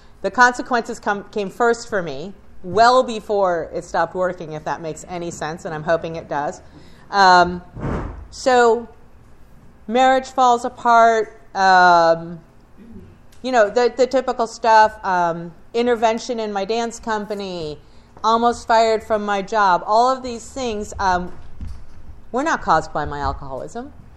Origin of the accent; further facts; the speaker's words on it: New Jersey, United States; now in Buffalo, United States; But I grew up in New Jersey in a big old family, and it was a wonderful family.